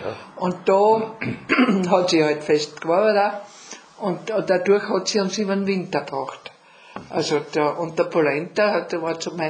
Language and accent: German; Breitenau, Austria; Ich bin geboren in der Breitenau, bin in sehr engen Verhältnissen aufgewachsen. Wir haben so eine Küche, Zimmer gehabt und da waren wir doch 5, 6 Kinder und es war etwas eng.